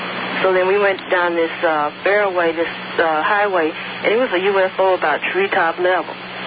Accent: California, United States; I don't know where, because we're from California, so I didn't know where it was.

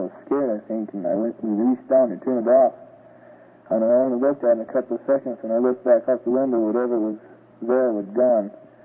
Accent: Alberta, Canada; from Taborn in Alberta.

